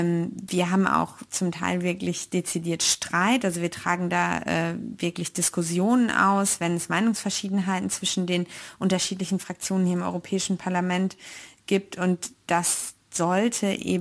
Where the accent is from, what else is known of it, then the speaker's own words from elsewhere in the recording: North Rhine-Westphalia, Germany; also natürlich hauptsächlich in NRW, im Ruhrgebiet, da wo ich herkomme